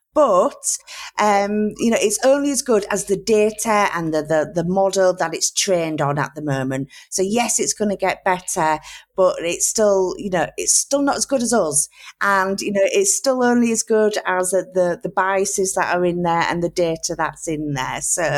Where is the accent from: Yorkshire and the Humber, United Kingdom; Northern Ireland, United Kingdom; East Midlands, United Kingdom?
Yorkshire and the Humber, United Kingdom; accent: Yorkshire; I'm in Yorkshire, in England, in my very Yorkshire accent, which is not that great for podcasts, but we'll see how we go.